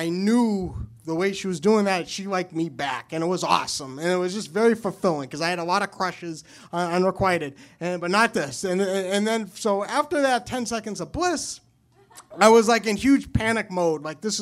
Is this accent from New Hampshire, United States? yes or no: yes; New Hampshire, United States; So I am from New Hampshire.